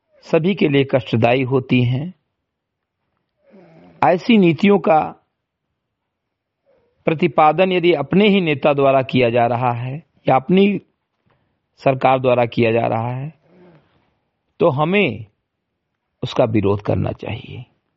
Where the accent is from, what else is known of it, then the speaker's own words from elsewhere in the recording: Bahraich, Uttar Pradesh, India; ग्राम सभा समिति गठई विकासखंड मीनपुरवा जनपद बहराइच का मूल निवासी हूं